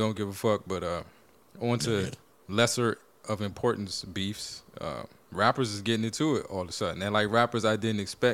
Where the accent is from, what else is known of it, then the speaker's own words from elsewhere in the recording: Texas, United States; born there; I'm not a Texan. I'm not from here. Was born here, so that's you.